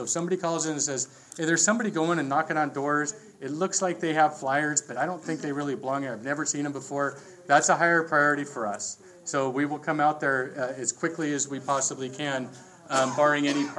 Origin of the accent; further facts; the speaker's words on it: Long Beach, California, United States; I grew up in North Long Beach off of California in 46th.